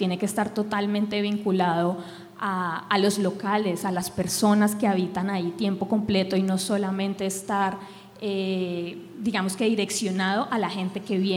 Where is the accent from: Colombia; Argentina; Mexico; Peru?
Colombia; refuerza el estereotipo que tenemos como humanos y especialmente como colombianos